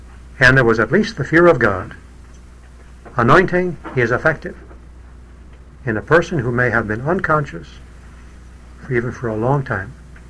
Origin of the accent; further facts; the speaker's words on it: Cleveland, Ohio, United States; But it's Cleveland, and most people in Cleveland, it happens to be my hometown, I think are baptized.